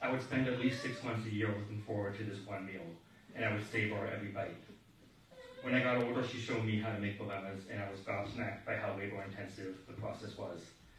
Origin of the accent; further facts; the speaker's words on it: Boston, Massachusetts, United States; than the house I grew up in back in Boston.